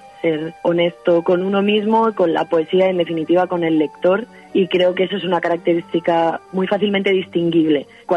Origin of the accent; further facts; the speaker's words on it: Granada, Andalusia, Spain; soy de Granada y he crecido con él en los poemas y también en la ciudad